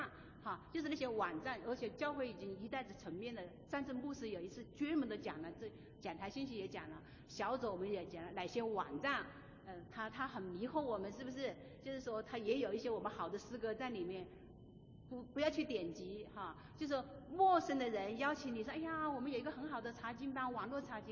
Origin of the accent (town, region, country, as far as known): China